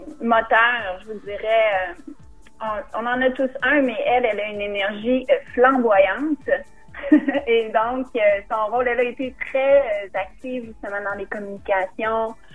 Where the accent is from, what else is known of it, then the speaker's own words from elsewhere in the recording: Quebec City, Quebec, Canada; now in Toronto, Canada; Alors, je me trouve à Toronto. Je suis originaire de la ville de Québec, mais maintenant, j'habite Toronto